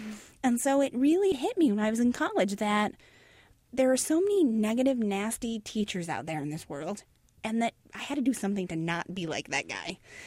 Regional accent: Las Vegas, Nevada, United States; Growing up in Las Vegas was so different, as you guys can imagine, you know.

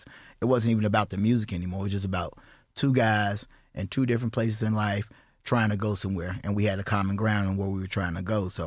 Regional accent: Champaign, Illinois, United States; He showed you that I'm bigger than Champaign, even though I'm from Champaign.

